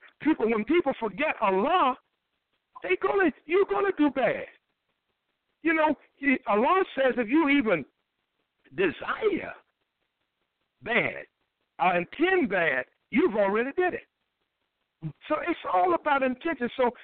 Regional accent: Durham, North Carolina, United States; I was up in Durham, North Carolina, my hometown, yesterday

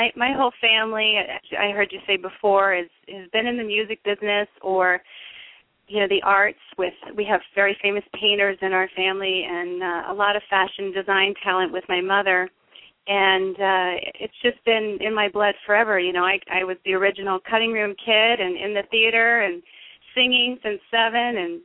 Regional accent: Las Vegas, Nevada, United States; It's, well, it's a lot different there now than it was when I was growing up. You know, it wasn't as developed as it is now.

